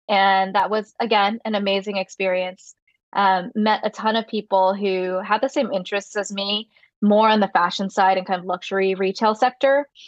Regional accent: Singapore; So I grew up in Singapore and then I decided to go to Northwestern for college, going from like, you know, Miami type weather, super hot every day to like freezing cold for half the year.

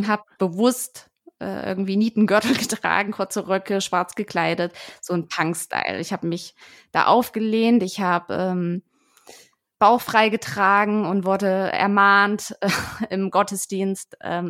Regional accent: Thuringia, Germany; Ich bin in einer Familie groß geworden in Thüringen mit drei Geschwistern und Mama und Papa sozusagen

